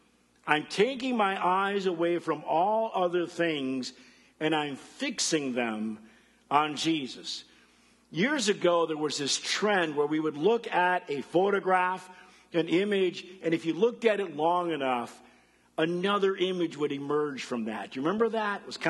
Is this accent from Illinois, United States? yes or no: yes; Rockford, Illinois, United States; moved away; we were born and raised in Rockford. And so, yeah, I'm a Bears fan living in Wisconsin, so I have endured persecution. But I left Rockford in 1989.